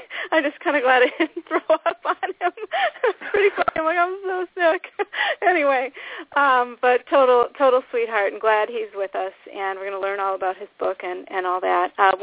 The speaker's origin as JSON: {"language": "English", "town": "Minneapolis", "region": "Minnesota", "country": "United States", "tie": "born or raised there", "said": "hello, Minneapolis. So excited to see you all. It's my hometown."}